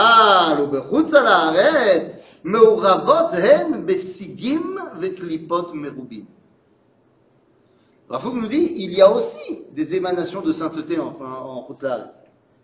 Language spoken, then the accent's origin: French; France; now in Israel; moi j'ai grandi en Israël, enfin j'ai grandi en France, j'avais mes enfants sont nés en Israël.